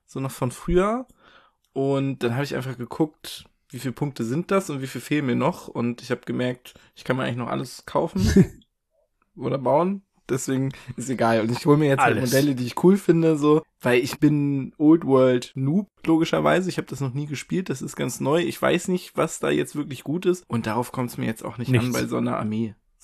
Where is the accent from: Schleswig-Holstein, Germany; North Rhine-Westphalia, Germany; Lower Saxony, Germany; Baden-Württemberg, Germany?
Schleswig-Holstein, Germany; passend zu meiner Heimat, den Schleswig-Holstein-Farben.